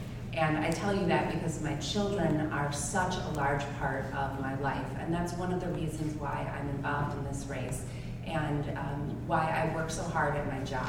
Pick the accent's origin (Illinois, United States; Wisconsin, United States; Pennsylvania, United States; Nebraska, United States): Wisconsin, United States; I came here from Wisconsin in a very small town where winters were very long and very cold, and summers were very cold as well.